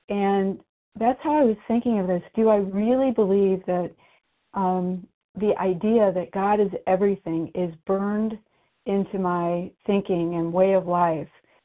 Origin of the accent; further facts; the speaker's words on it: Indiana, United States; I'm from Indiana.